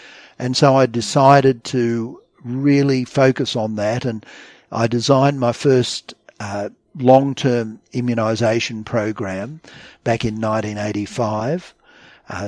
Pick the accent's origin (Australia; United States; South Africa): Australia; as an Australian